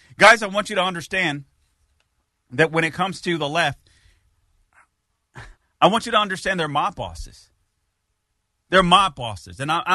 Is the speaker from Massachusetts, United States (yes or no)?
no; California, United States; a state like California, where they go to the umpteenth degree, my home state